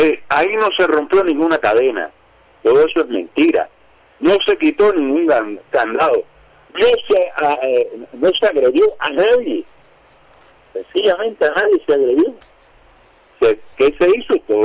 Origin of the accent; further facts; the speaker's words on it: Guanabacoa, Havana, Cuba; de La Habana o de Guanabacoa, que es mi pueblo